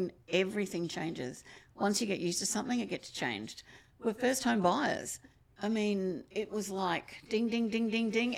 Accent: Hornsby, New South Wales, Australia; So I grew up. So I started school at Hornsby.

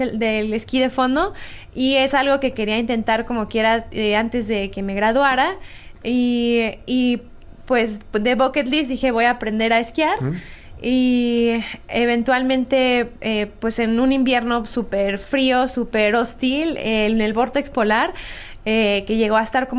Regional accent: Mexico; soy mexicana, ¿cuántos mexicanos tienen este acceso a la nieve?

